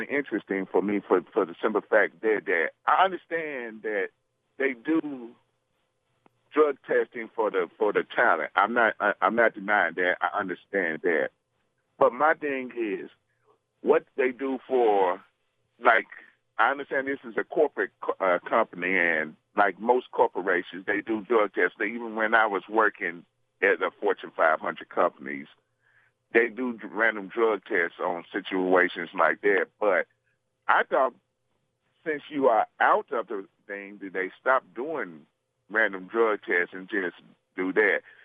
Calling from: Memphis, Tennessee, United States; Hey, Brian … from Memphis, Tennessee, man.

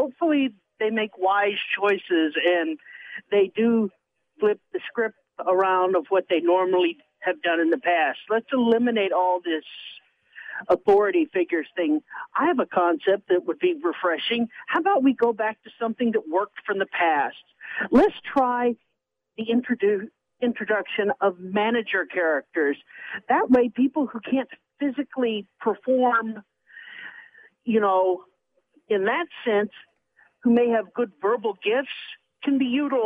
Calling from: Arkansas, United States; from Arkansas.

